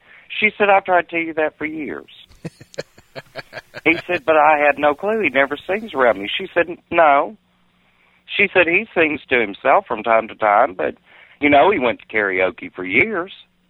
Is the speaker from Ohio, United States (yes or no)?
no; Texarkana, Arkansas, United States; 45 years old, be 46 in August, born and raised in Texarkana, Arkansas.